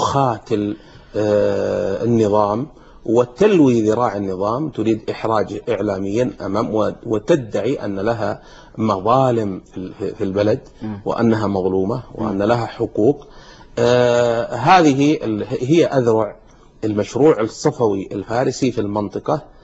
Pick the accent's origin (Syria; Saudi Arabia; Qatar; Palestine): Saudi Arabia; Najd; عقرب القضاض معروفة عندنا في نجد التي يغطيها التراب وتلسعك من غير ما تشعر